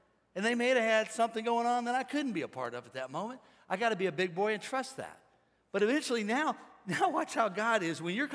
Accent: St. Louis, Missouri, United States; from St. Louis.

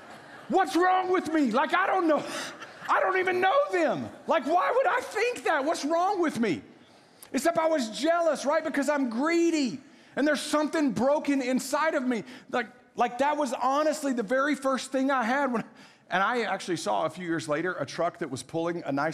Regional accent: Waco, Texas, United States; I grew up in Waco

